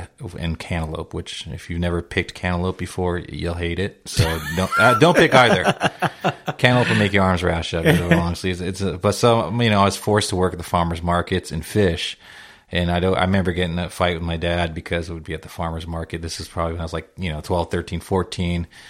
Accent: California, United States; I grew up in the South Bay, and my dad, it was just literally

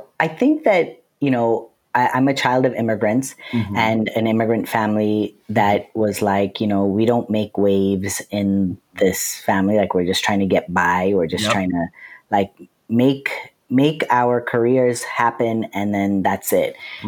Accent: Lancaster, California, United States; I grew up in Lancaster, California

